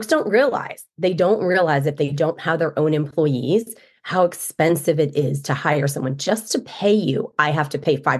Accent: Marietta, Georgia, United States; moved away; So I grew up in Marietta, and I moved. I moved quite some time ago.

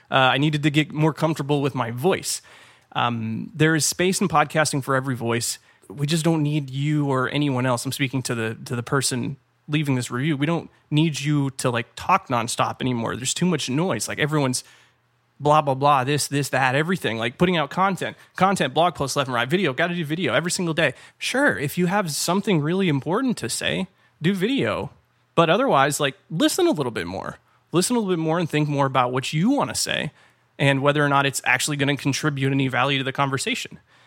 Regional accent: California, United States; I'm from California. I'm a little more laid back.

